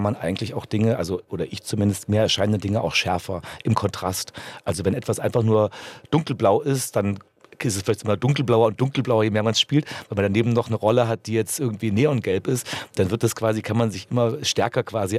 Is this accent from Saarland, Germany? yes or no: no; Zittau, Saxony, Germany; born there; ich bin in der DDR geboren, in Zittau.